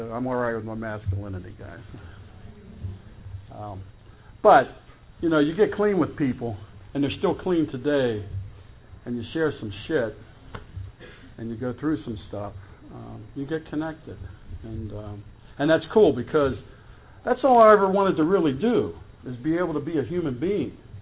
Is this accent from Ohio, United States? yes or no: no; Pittsburgh, Pennsylvania, United States; Growing up in Pittsburgh, I still say it through Pittsburgh, right?